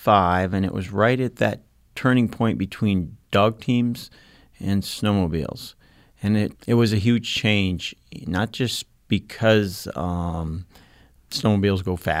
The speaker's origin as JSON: {"language": "English", "region": "Alaska", "country": "United States", "tie": "born or raised there", "said": "I grew up on the Kobuk River, which is about 100 miles north of the Arctic Circle in northern Alaska. I was 25 miles or so downriver from an Eskimo village."}